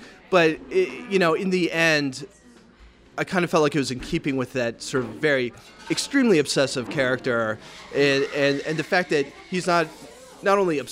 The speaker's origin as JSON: {"language": "English", "town": "Syracuse", "region": "New York", "country": "United States", "tie": "born or raised there", "said": "Well, I grew up in Syracuse, which is a very, ethnically diverse city."}